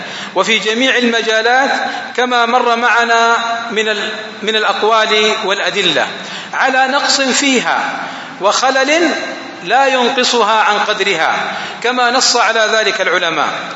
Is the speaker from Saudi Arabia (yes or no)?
yes; Saudi Arabia; أنه لم يبقى عندنا في السعودية من تطبيق شرع الله تعالى سوى تطبيق الأحوال الشخصية